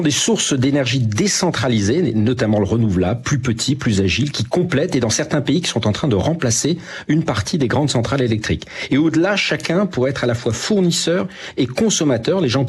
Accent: Corsica, France; On pense au Portugal, à l'Espagne, mais aussi à la Bretagne ou chez moi en Corse.

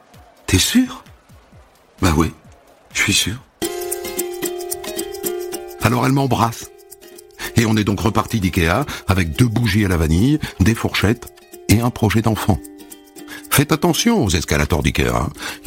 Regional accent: Montpellier, Occitanie, France; J'ai grandi à Montpellier.

